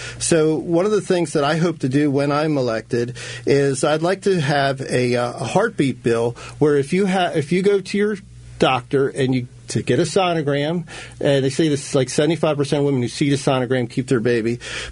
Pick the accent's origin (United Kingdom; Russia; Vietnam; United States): United States; Parkville; Now, I grew up in Parkville. It's a community with lots of immigrants, legal immigrants.